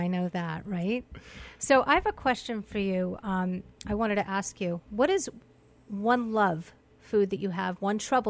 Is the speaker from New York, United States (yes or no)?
yes; Montauk, New York, United States; and there's one being launched in Montauk, in my hometown, and I'm going to join up.